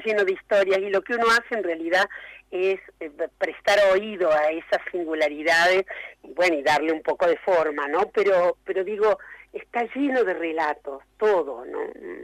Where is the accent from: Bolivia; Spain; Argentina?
Argentina; Oliva, Córdoba; also born or lived in Arroyo Cabral; Villa María, y me crié todo el tiempo, infancia y adolescencia, en Oliva.